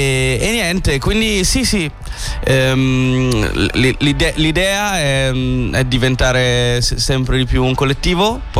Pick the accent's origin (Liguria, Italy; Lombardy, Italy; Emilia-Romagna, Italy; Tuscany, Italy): Emilia-Romagna, Italy; Bologna; E poi comunque veniamo da Bologna, che cazzo vuoi farci?